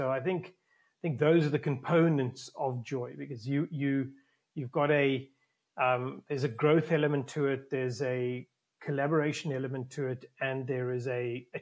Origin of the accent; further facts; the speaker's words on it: South Africa; I'm originally from South Africa